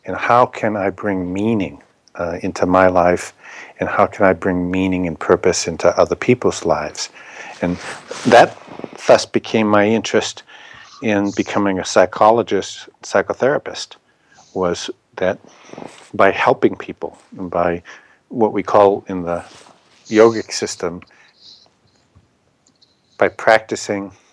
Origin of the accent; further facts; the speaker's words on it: Boston, Massachusetts, United States; I loved the ocean. I grew up in the Boston, Cape Cod area, and I would sit and walk by the ocean for hours and hours